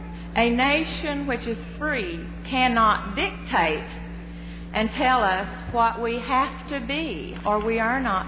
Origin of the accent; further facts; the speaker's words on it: Oklahoma, United States; from Oklahoma.